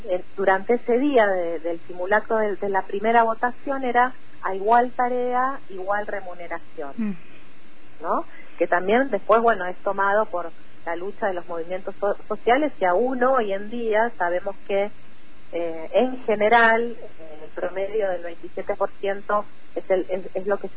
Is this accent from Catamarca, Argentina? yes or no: no; Quilmes, Buenos Aires Province, Argentina; Quilmes, que es de donde soy yo, al sur del conurbano bonaerense